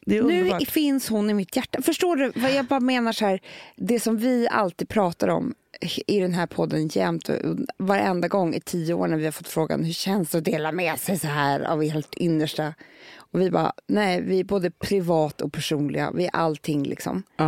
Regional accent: Sweden; Vi är ju svenskar.

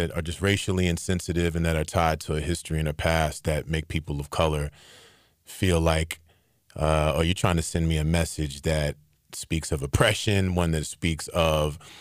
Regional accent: Virginia, United States; also born or lived in North Carolina; like I grew up in Northern Virginia and a big part of North Carolina.

